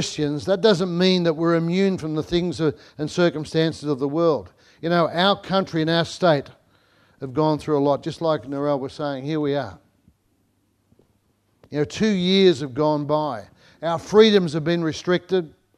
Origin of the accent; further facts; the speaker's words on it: England, United Kingdom; now in Australia; remember when I first came to Australia from England.